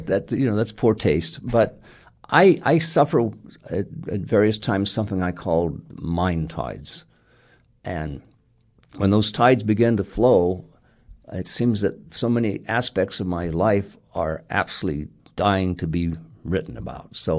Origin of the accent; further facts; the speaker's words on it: California, United States; I grew up in the Sacramento Valley where the land is table flat for miles in every direction.